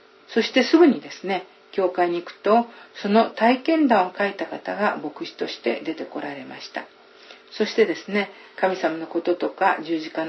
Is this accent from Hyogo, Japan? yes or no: no; Seto, Aichi, Japan; 私は将棋で有名な藤井聡太四段の住んでいる愛知県瀬戸市出身です。